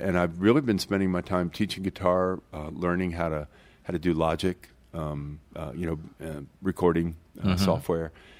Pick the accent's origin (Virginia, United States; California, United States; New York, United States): Virginia, United States; Winona; I grew up in Winona off Tidewater Drive, and my best friend lived about four houses down